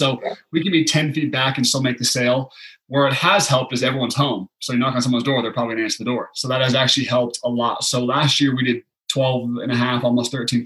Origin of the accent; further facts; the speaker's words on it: Beaverton, Oregon, United States; Obviously I'm very biased at Nike because that's where I grew up in Beaverton, Oregon.